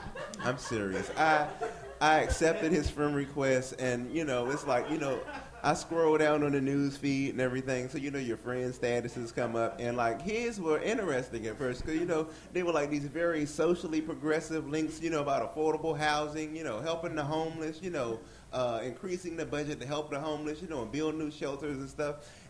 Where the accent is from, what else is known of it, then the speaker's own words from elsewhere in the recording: North Carolina, United States; Because I'm from North Carolina, we have homeless people there